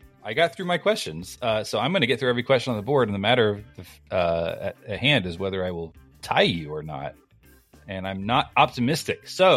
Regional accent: Chicago, Illinois, United States; now in Nashville, United States; Yes. I'm from Chicago, quote unquote.

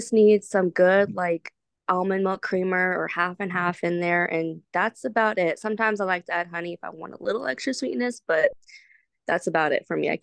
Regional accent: Austin, Texas, United States; I'm from Austin, Texas.

